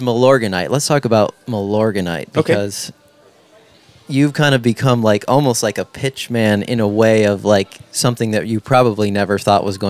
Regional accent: Minnesota, United States; I was always growing up in Minnesota

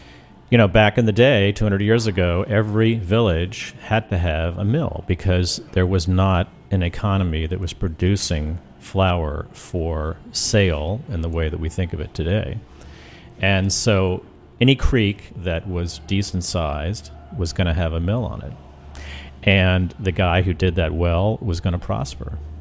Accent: Arlington, United States; I'm a local boy. I grew up in Arlington, actually.

